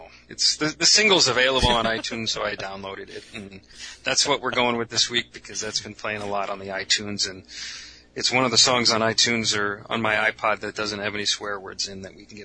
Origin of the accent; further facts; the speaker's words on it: Omaha, Nebraska, United States; Well, you know, where I grew up in Omaha, you've got Creighton with no football team, and then you've got Nebraska just down the road